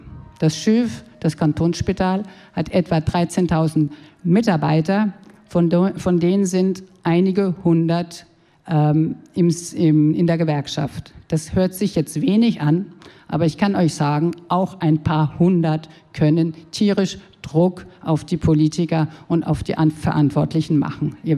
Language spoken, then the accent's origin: German; Freiburg, Baden-Württemberg, Germany; moved away as an adult; now in Lausanne, Switzerland; ich komme aus Deutschland, aus Freiburg und vor über 30 Jahren habe ich den Schwarzwald gegen den Genfer See ausgetauscht und ich wohne und arbeite seitdem in Lausanne.